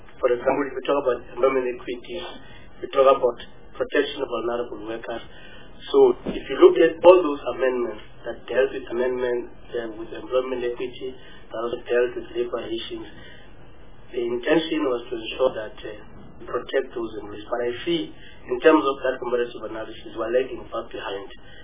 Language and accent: English; Eastern Cape, South Africa; I'm coming from Eastern Cape